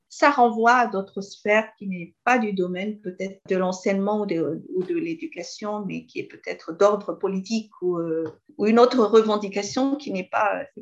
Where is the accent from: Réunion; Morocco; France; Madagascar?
Madagascar; moi je suis malgache, donc quand je sors de Madagascar, j'ai besoin d'une autre langue.